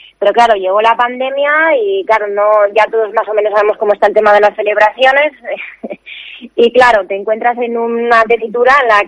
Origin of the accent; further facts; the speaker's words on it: Vitoria, Basque Country, Spain; now in Pamplona, Spain; yo llevo aquí ya unos 16 años, más o menos, soy de Vitoria, me conocí al que hoy es mi marido en Pamplona, en San Fermín, y bueno, pues me vine aquí.